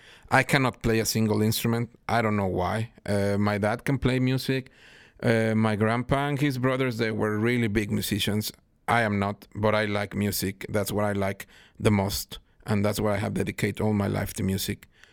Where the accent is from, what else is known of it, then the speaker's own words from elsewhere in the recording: Mexico City, Mexico; I was born and raised in Mexico City. My family comes from musicians.